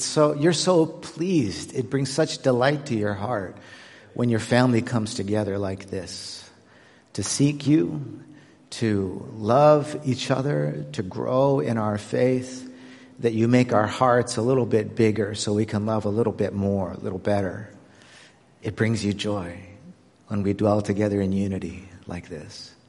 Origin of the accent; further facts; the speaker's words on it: Canada; moved away as an adult; I'm from Canada